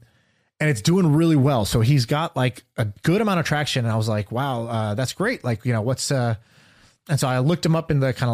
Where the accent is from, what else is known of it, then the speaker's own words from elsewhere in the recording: Oklahoma, United States; born there; although I'm an Indian dude. I was born in Oklahoma.